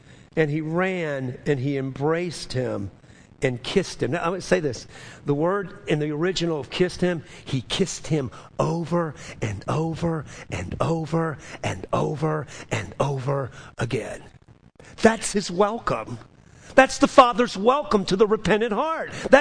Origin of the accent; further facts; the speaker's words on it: New Orleans, Louisiana, United States; Now, I'm from New Orleans. In New Orleans, you greet somebody with a kiss on the cheek.